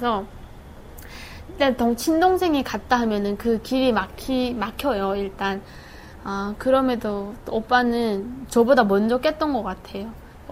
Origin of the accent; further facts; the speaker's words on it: North Korea; moved away as an adult; now in South Korea; 방학에 잠깐 원투맨 그냥 다 데리고 탈북을 했죠.